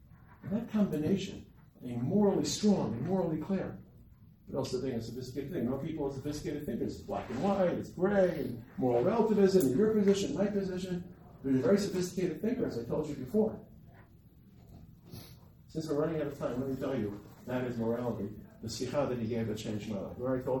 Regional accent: Brooklyn, New York, United States; I grew up in Brooklyn. My goal was to live a year and come back and become a dentist.

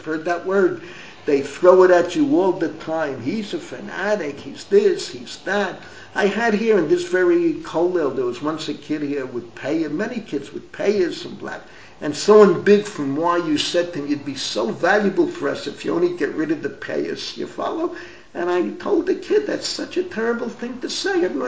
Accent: Bronx, New York, United States; I grew up in the Bronx, 700,000 plus Jews.

